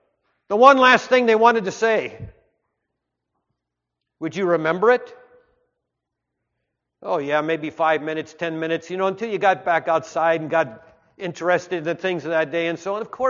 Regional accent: Duluth, Minnesota, United States; And I did see where I grew up in Duluth, Minnesota.

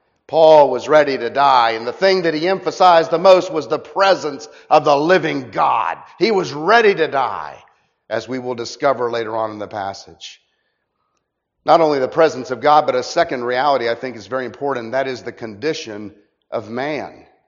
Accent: Orlando, Florida, United States; also born or lived in Miami; You know, I'm from Orlando all my life. I was born in Miami, but raised in Orlando all the way through college.

